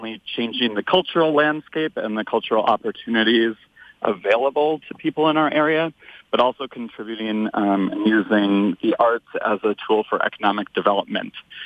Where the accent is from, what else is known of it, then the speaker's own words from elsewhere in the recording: Brainerd, Minnesota, United States; I am a native of the Brainerd Lakes area. I grew up on Gull Lake and went to public schools in Brainerd.